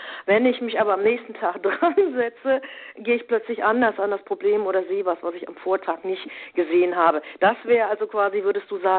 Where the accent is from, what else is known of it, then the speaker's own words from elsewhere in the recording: Germany; jetzt hätte ich beinahe gesagt, so ist das bei den Deutschen, aber ich darf das als Deutsche so sagen